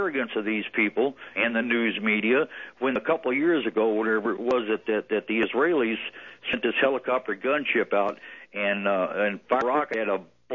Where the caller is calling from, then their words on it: Corpus Christi, Texas, United States; This, the last few minutes is kind of like old home week, being as I'm calling from Corpus Christi, so everything seems to go right down to Corpus Christi in 20 minutes